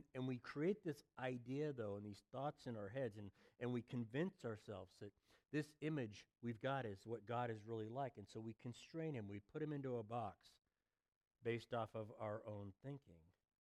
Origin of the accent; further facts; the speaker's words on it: Oregon, United States; I come from Oregon, so I know about the tree huggers.